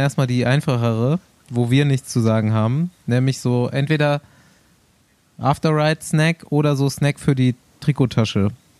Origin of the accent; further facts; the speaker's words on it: Bavaria, Germany; Also ich komme aus Unterfranken